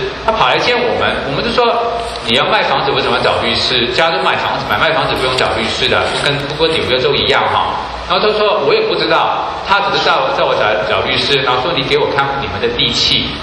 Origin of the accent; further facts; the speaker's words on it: Hong Kong; Chinese is a second language; 我香港来的，太太是台湾人，然之后我讲的国语当然有个腔调，希望大家能够见谅一下